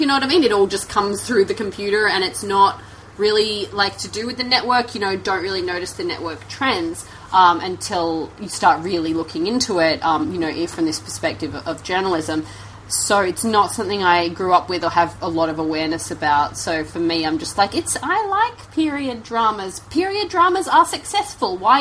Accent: Australia; I don't have that much awareness as an Australian of, like, what the network reputations are

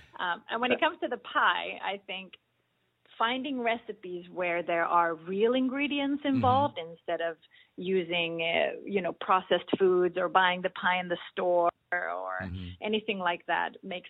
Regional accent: Sweden; In Sweden, Christmas and New Year's is that for us. And here I know it begins with Thanksgiving.

